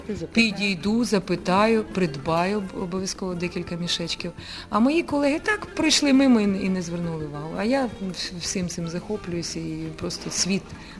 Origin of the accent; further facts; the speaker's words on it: Lviv, Lviv Oblast, Ukraine; born there; Вони ж, знаєте, львівський це акцент. І таке рідне мені. Ну, я народилася у Львові.